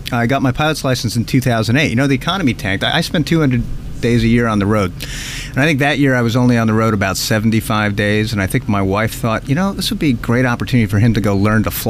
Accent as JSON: {"language": "English", "region": "New York", "country": "United States", "tie": "born or raised there", "said": "I've been able to play Madison Square Garden growing up in the New York area was always my dream"}